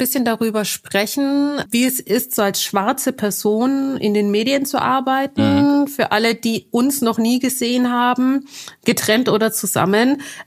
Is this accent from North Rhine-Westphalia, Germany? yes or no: no; Baden-Württemberg, Germany; accent: Swabian; ich bin auch sehr schwäbisch, bin ja auch aus dem Stuttgarter Raum.